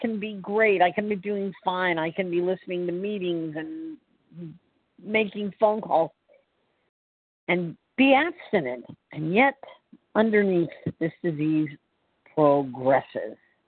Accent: Florida, United States; I'm from Central Florida.

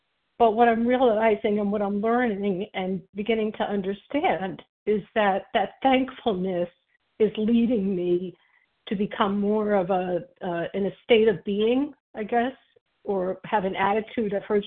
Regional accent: Virginia, United States; I'm from Virginia, and I am a newcomer as of the beginning of this month.

